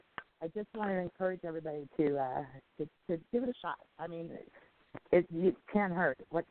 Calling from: Oregon, United States; I'm from Oregon.

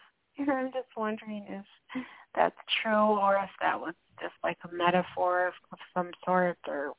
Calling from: Minnesota, United States; calling from Minnesota.

